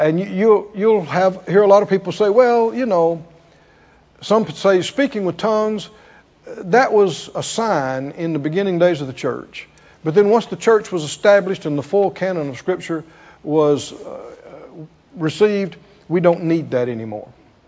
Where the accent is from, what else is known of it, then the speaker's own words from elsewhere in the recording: Philadelphia, Mississippi, United States; born there; I was born in Philadelphia, Mississippi. There is a Philadelphia, Mississippi. Small place. And that actually was about 20 miles from where we lived. We had to go to town, you know, to be born.